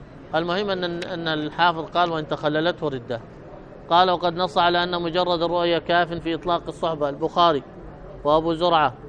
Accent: Hadramaut, Yemen; أنا من حضرموت هنا من كندة

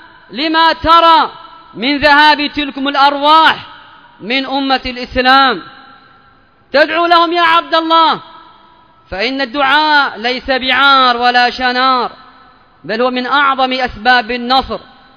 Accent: Yemen

